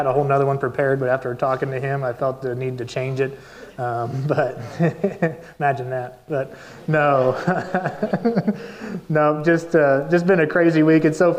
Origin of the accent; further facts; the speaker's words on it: Kansas, United States; I grew up in Southwest Kansas. My parents have feed yards there and stuff.